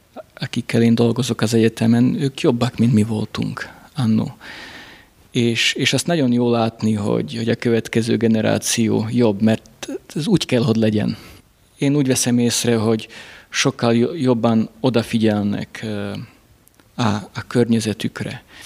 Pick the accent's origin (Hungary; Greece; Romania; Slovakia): Slovakia; Rožňava, Košice Region; Viszont mivel, hogy Rozsnyón nőttem föl, mint szlovákiai magyar, most Csehországban dolgozok